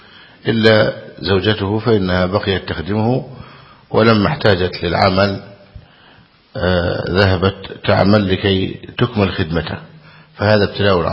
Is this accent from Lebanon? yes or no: no; Egypt; لكن الناس عندنا في مصر يقولون يا صبر أيوب